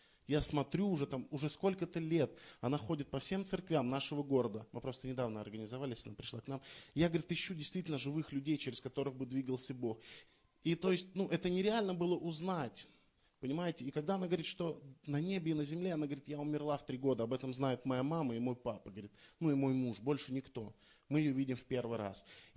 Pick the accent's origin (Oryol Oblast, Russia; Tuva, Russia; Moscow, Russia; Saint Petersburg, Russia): Oryol Oblast, Russia; Oryol; Я из Орла, я не из Курска.